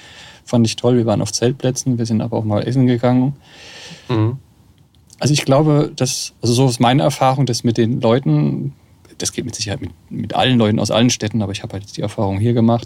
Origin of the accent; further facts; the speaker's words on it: Mannheim, Baden-Württemberg, Germany; Als Mannheimer darf man öffentlich nicht sagen, dass man Ludwigshafen mag.